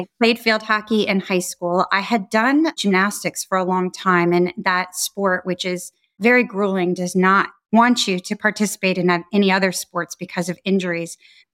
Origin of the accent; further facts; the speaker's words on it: Henniker, New Hampshire, United States; I don't think the little girl growing up in New Hampshire ever envisioned what was to come